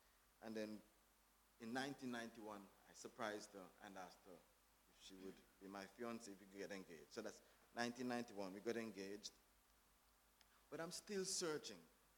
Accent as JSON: {"language": "English", "country": "Antigua & Barbuda", "moved": "as an adult", "lives_now": "United Kingdom", "said": "Well, we are a British colony, where we are. We're still a British colony. And we got an opportunity to come to university in the UK. So we left Antigua in 98, and we came to the UK."}